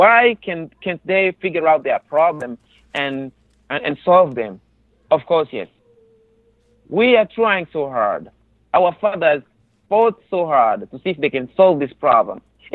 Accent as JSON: {"language": "English", "country": "Tanzania", "tie": "born or raised there", "also_born_or_lived": "Congo", "lives_now": "United States", "said": "I grew up in a neighboring country. I grew up in Tanzania. It's a neighboring country, in a camp, refugee camp. I've been there for all this time."}